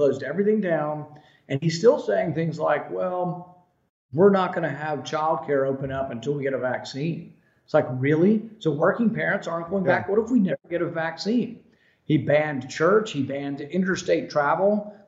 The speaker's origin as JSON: {"language": "English", "region": "Texas", "country": "United States", "tie": "born or raised there", "said": "my family, you know, lives in Texas, and I grew up in Texas"}